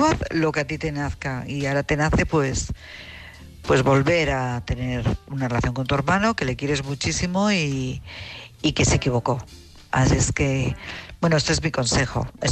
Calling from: Madrid, Community of Madrid, Spain; de Madrid.

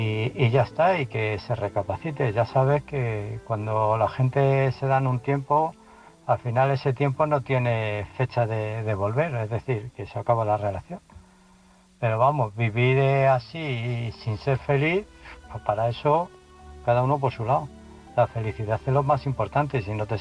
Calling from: Illescas, Castilla-La Mancha, Spain; de Illescas

